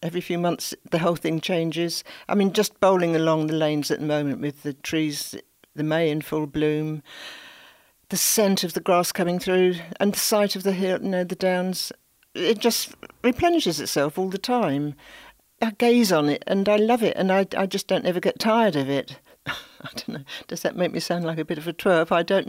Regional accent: England, United Kingdom; I just find it so difficult to reconcile being English with the English.

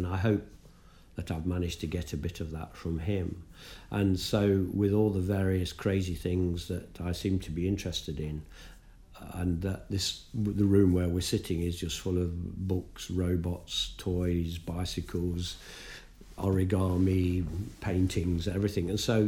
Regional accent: London, United Kingdom; So in 1982, I was on a train going to Nottingham from London, my hometown, and I was with an American friend

